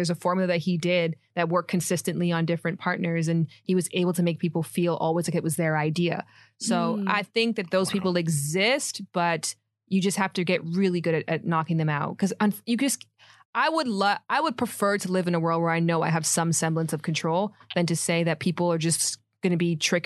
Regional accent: Toronto, Ontario, Canada

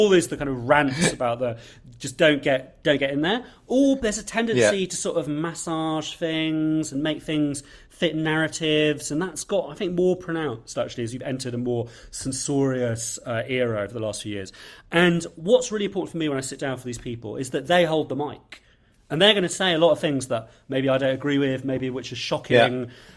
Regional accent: United Kingdom; So I thought that since I'm British and I'm Jewish, I feel that the book is British and Jewish enough by me having written it.

